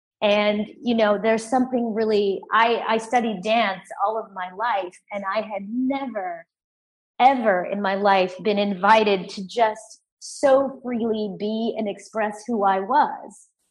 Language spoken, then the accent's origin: English; Anchorage, Alaska, United States; growing up in Anchorage, Alaska, even though I grew up in an incredibly diverse sort of neighborhood and friendship circle, I didn't grow up with lots of other African Americans.